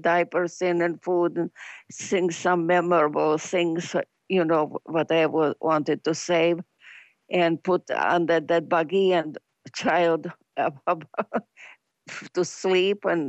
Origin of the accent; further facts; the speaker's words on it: Detroit, Michigan, United States; now in Clinton, United States; We came out from Detroit to Clinton, Michigan, and that was a big farm